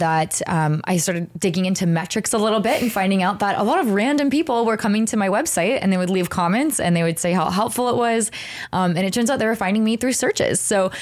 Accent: Texas, United States; now in Bellingham, United States; I live in Bellingham, Washington. I'm originally from Texas, actually

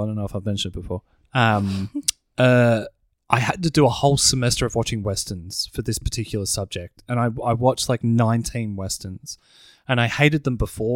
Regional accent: Broadmeadows, Victoria, Australia; We grew up in Broadmeadows, and I know we didn't have much more than that to do.

